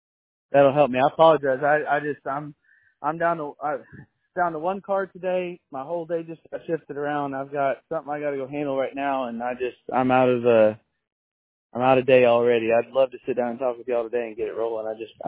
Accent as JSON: {"language": "English", "region": "Texas", "country": "United States", "tie": "born or raised there", "said": "I mean, I'm from Texas, born and raised"}